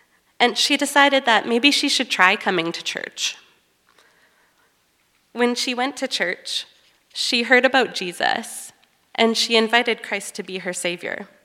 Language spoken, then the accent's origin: English; Canada; I'm not from Canada anymore.